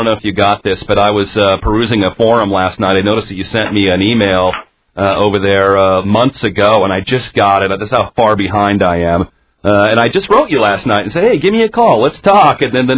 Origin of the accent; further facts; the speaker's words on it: Seattle, Washington, United States; I grew up in Seattle, and we often went to Vancouver and had a little fun there.